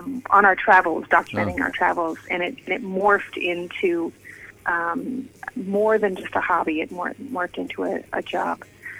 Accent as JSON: {"language": "English", "region": "California", "country": "United States", "tie": "born or raised there", "said": "we came from California. That's where I grew up, in the Bay Area of California near San Francisco, and I did not speak Spanish."}